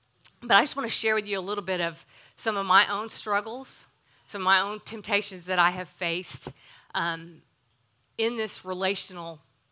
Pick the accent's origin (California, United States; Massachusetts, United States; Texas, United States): Texas, United States; Austin; I was raised in Austin and didn't really know anything about God, the Word, the church.